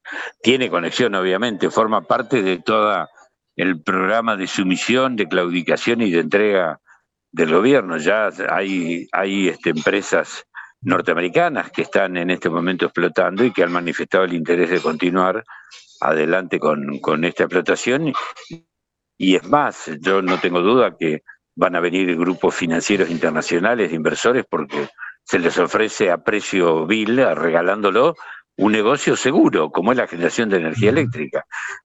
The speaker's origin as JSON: {"language": "Spanish", "region": "Neuquén", "country": "Argentina", "said": "soy neuquino, así que vi crecer y vi cuando se construyó desde el Chocón y todas las demás represas"}